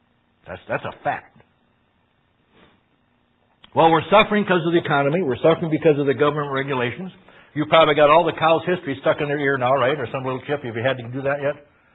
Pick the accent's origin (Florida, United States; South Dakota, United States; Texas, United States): South Dakota, United States; I wish I was from the South more than I am. This South of South Dakota just doesn't do it.